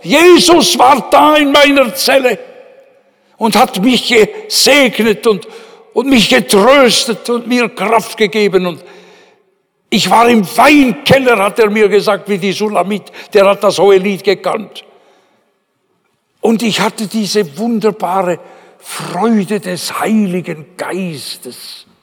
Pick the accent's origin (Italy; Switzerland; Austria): Switzerland; Ich sage euch, ich als Schweizer jetzt da, ne?